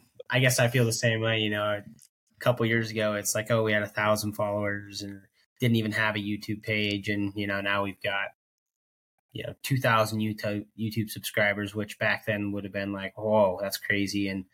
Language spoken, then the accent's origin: English; Montana, United States; now in Wyoming, United States; We're born and raised in Montana. I'm living in Wyoming now.